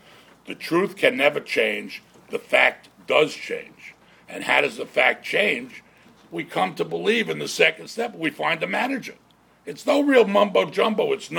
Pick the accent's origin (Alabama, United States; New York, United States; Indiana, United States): New York, United States